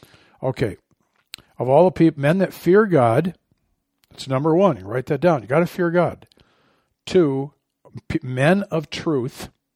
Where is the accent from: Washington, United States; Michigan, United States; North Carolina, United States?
Michigan, United States; now in Arizona, United States; they don't have dog catchers out here in Arizona. They have them where I grew up in Michigan.